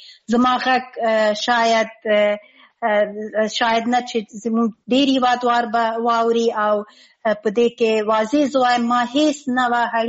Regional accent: Afghanistan; لیکن زه دا وایم مونږ د افغانستان یو واقعیت یو او خپل هیواد نه هیڅکله تیر نه یو، او زمونږ خپل هیواد ده، زمونږ اصلي هیواد ده

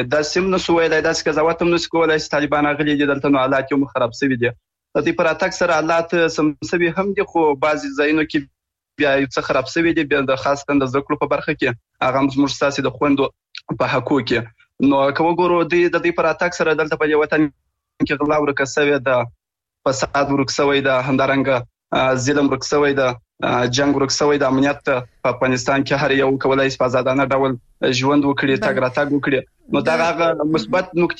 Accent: Afghanistan; د یو افغان په حیث د یو ځوان په حیث

